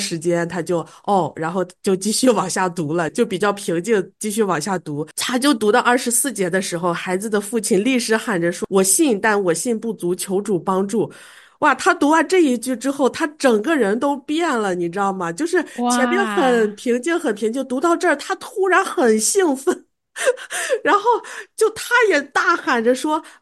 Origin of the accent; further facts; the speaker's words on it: China; 因为确实像我们中国人，特别是我们在农村老家的地方，受很多这些拜鬼神啊，这些混合的宗教的影响